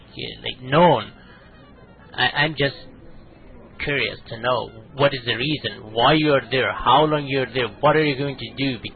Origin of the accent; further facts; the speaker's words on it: Afghanistan; English is a second language; I'm from Afghanistan. I saw sorry for my broken English